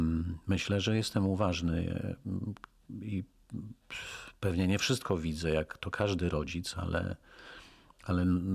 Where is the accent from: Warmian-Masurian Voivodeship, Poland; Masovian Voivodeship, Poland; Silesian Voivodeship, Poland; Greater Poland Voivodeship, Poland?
Warmian-Masurian Voivodeship, Poland; Mrągowo; A ja z Mrągowa.